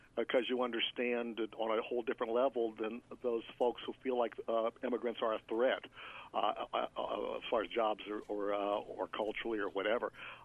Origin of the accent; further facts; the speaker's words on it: Ohio, United States; I grew up in John Boehner's district. I probably mentioned that to you before, down there in southwestern Ohio, and between Cincinnati and Dayton.